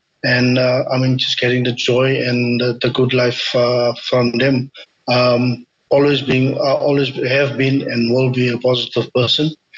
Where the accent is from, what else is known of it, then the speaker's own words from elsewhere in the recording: South Africa; I'm actually from South Africa. I'm 48 years old, will be 49 this year